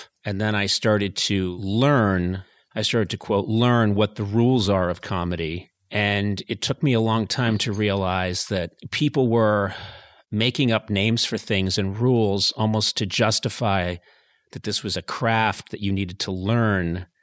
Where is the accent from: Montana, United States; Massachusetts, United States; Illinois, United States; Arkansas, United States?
Massachusetts, United States; Boston; I think we are of a similar vintage. And I grew up in Boston.